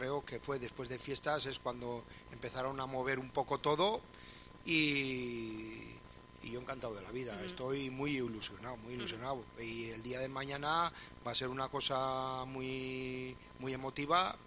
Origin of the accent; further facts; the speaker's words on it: Peralta, Navarre, Spain; somos del pueblo de Peralta